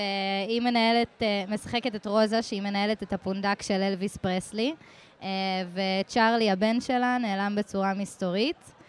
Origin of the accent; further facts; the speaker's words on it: Tel Aviv, Tel Aviv District, Israel; כאילו גדלתי בתל אביב, כולם כזה בנים של.